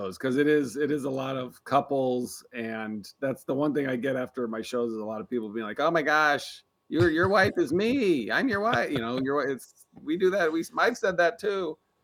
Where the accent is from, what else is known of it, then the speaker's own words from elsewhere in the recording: Omaha, Nebraska, United States; I'm from Omaha, and around either Thanksgiving or Christmas, I usually get asked to be on the show there.